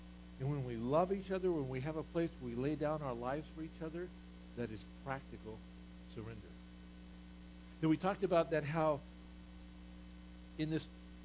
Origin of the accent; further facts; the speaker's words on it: Ohio, United States; I'm from Ohio. Just try to grow a buckeye tree so you can have actual buckeyes.